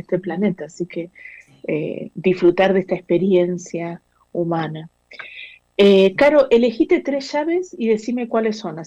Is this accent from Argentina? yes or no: yes; Argentina; now in Chile; Yo argentina viviendo en Chile